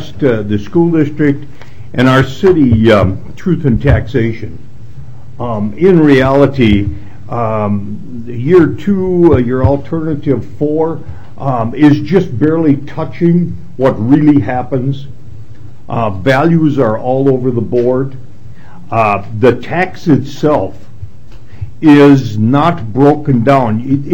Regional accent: Forest Lake, Minnesota, United States; I'm from Forest Lake.

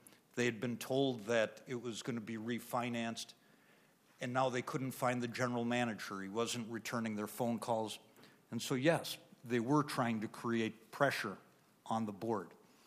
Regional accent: Fergus Falls, Minnesota, United States; I'm an attorney from Fergus Falls

